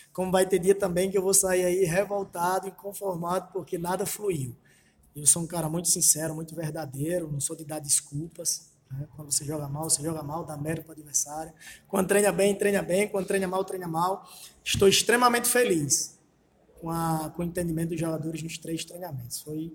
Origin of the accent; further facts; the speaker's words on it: Natal, Rio Grande do Norte, Brazil; como eu sou de Natal